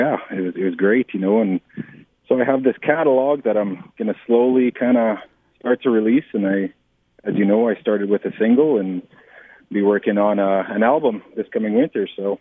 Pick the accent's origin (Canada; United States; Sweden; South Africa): Canada; Roblin, Manitoba; I'm from Robla, Manitoba.